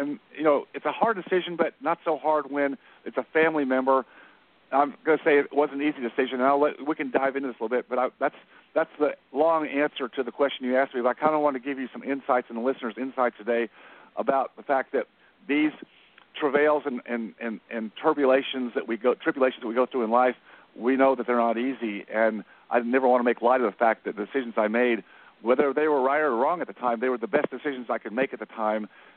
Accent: Dallas, Texas, United States; I come from Dallas, so I took a different route.

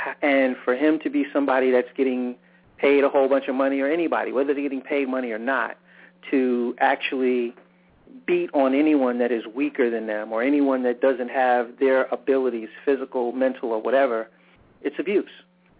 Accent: New York City, New York, United States; I'm a kid of the New York area, all right? I grew up in around the Bronx, Manhattan area

